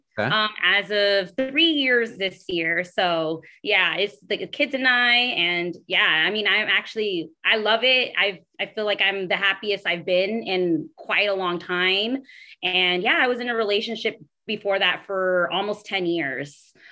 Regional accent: Phoenix, Arizona, United States; moved away as an adult; also born or lived in California; And I've was actually raised in Phoenix, Arizona. I was born in California, but I moved when I was about 11, 12 years old. And then I came back to California after I graduated high school

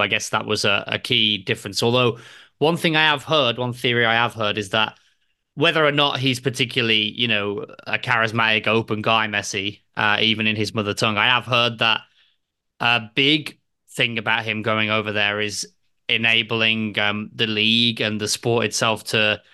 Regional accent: England, United Kingdom; as an Englishman

